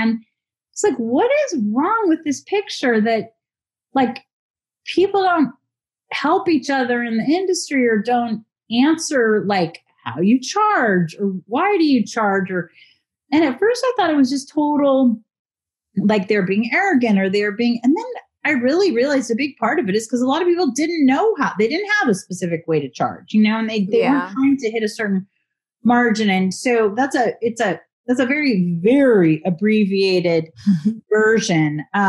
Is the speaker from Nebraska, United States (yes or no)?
no; Pasadena, California, United States; He and I start this restaurant in Pasadena, California, which is my hometown.